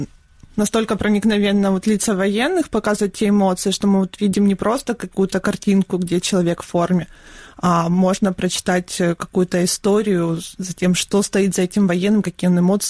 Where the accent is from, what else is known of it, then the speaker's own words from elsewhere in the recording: Donetsk, Donetsk Oblast, Ukraine; Я сама из Донецка, и, собственно говоря, у меня это все на глазах начиналось.